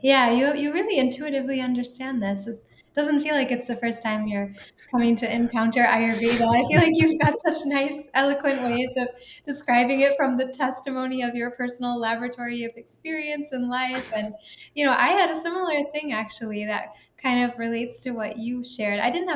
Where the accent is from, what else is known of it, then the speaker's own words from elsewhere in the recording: Toledo, Ohio, United States; born there; So like my family originally comes from India. And even though I was born in Toledo, Ohio